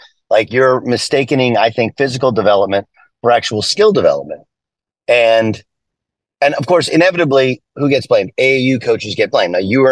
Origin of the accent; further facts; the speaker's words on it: California, United States; I grew up in Southern California.